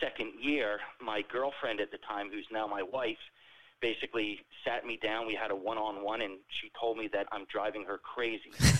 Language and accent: English; Absecon Island, New Jersey, United States; I was born and raised here on Absecon Island. I am third generation to grow up here.